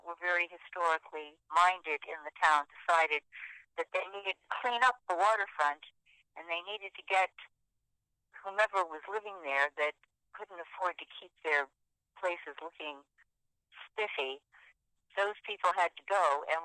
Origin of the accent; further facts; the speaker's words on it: New Hampshire, United States; I grew up on the coast of New Hampshire.